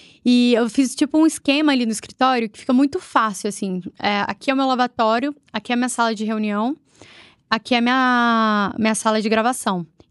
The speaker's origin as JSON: {"language": "Portuguese", "region": "Minas Gerais", "country": "Brazil", "said": "É porque eu sou mineira, né, gente? Mineira é vaidosa, assim, gosta de inventar umas modas também."}